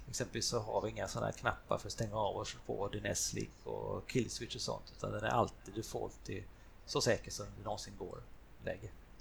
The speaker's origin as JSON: {"language": "Swedish", "country": "Sweden", "said": "som svensk är man bortskämd med enkelhet i betalningsmedel"}